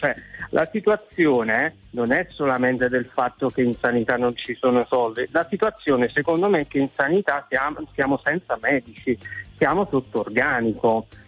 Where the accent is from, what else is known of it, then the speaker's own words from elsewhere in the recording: Naples, Campania, Italy; Sono napoletano, sì.